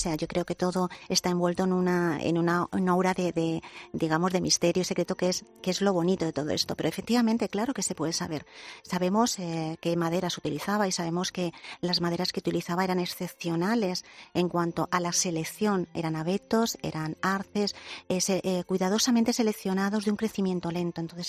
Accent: Valencian Community, Spain; soy valenciana, como bien has dicho, soy de la Plana de Utiel

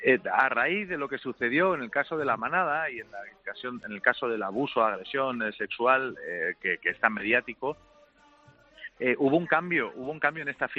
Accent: Basque Country, Spain; Yo soy guipuzcoano, aunque soy navarro con sorte.

